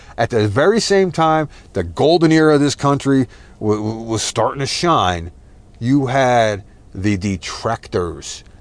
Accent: Texas, United States; and as a Southerner, as a Texan, as a Southwesterner, I could say it was bullshit.

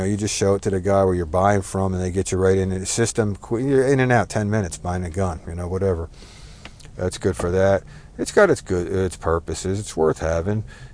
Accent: New Jersey, United States; so it's different here than it is like where I grew up in New Jersey.

